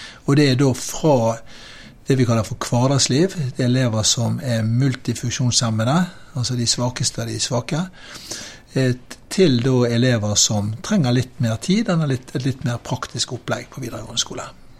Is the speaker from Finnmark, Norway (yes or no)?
no; Bergen, Vestland, Norway; Jeg vokste opp i Bergen sentrum, gikk på Tangs.